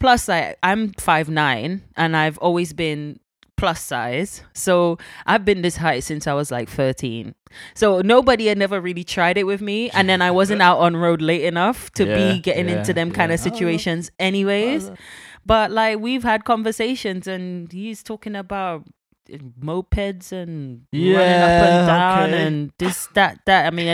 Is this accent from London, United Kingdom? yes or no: yes; London, United Kingdom; I'm, like, growing up in West London. So I grew... Well, when we first moved to the UK, I grew up in Grove.